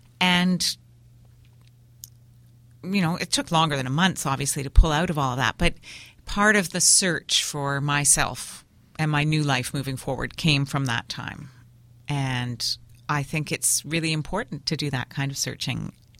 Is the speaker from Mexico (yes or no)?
no; Canada; But also, I mean, growing up in Canada, I mean, there's so much fiddle music.